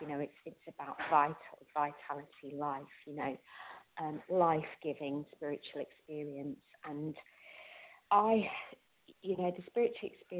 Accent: United Kingdom; I'm a recovered compulsive eater, and from the UK.

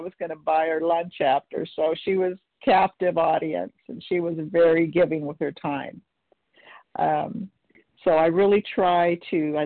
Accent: California, United States; Good morning. … I'm from California.

